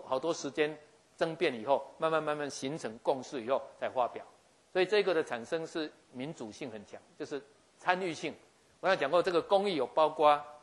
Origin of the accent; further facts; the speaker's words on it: Taiwan; 我只是要让陈云林知道，我们台湾人不爽啊！